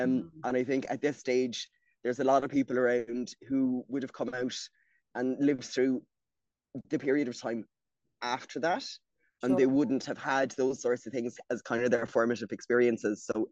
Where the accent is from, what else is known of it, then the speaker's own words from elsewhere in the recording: Cork, Munster, Ireland; I'm from Cork.